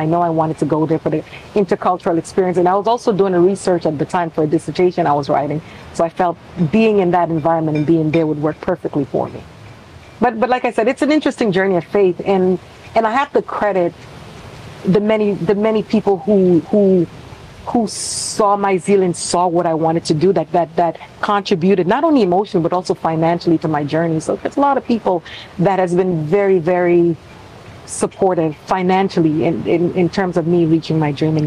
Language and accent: English; Providenciales, Caicos Islands, Turks & Caicos Islands; I did, in Blue Hills. So that's on the north side, right across the water.